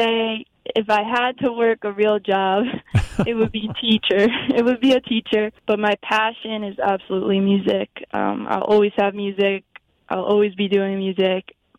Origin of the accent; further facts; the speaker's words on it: New York, United States; I'm from Mayapack, New York.